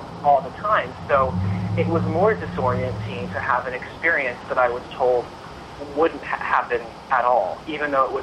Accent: Sacramento, California, United States; When I was living in Sacramento, California, which is my hometown, I would play at a gay club downtown in downtown Sacramento.

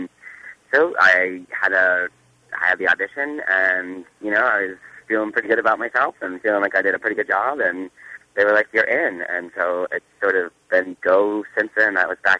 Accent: Boston, Massachusetts, United States; I had been living in Western Massachusetts for 6 years, and I was moving back to I grew up in the Boston area, and I was sort of moving back home

